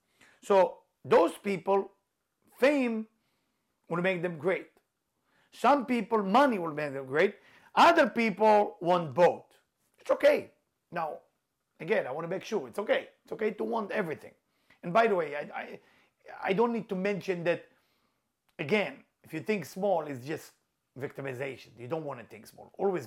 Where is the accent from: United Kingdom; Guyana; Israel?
Israel; English is a second language; now in New York, United States; As you can see my accent, you can hear my accent, I'm Israeli. When I moved to the United States, I moved to New York.